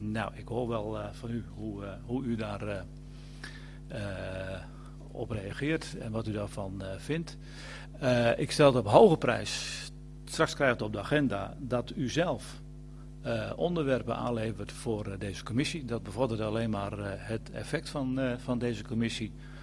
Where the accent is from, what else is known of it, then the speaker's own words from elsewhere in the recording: Luttelgeest, Flevoland, Netherlands; also born or lived in Dronten; Geboren en getogen in Flevoland. Grotendeels in het dorp Luttelgeest. Maar ik heb ook 4 jaar in Dronten gewoond. Dus ik ben uit Flevoland nooit uit geweest.